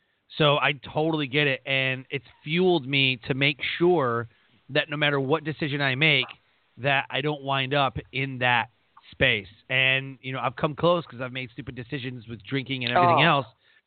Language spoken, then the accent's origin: English; Detroit, Michigan, United States; we grew up poor in Detroit.